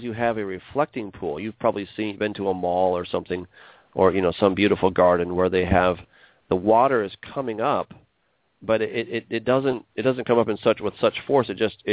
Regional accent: United States; I grew up in Lake Michigan, and there were days when we went sailing and the wind just stopped

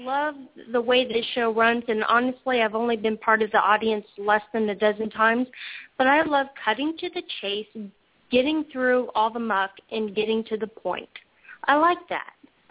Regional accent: Los Angeles, California, United States; now in Little Rock, United States; Yeah, I live right outside of Little Rock in the middle of nowhere, and I'm from Los Angeles, and I can't stand it here.

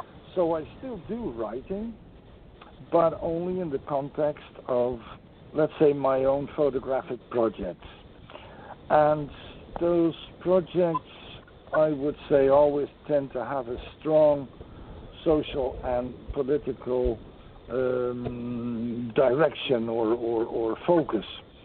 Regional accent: Netherlands; English is a second language; So I was born here in Holland

